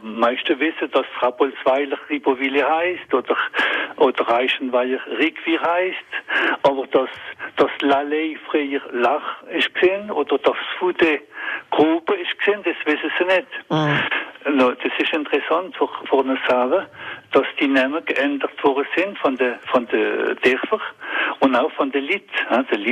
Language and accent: German; Grand Est, France; Wir sind doch Elsässer und Franzosen.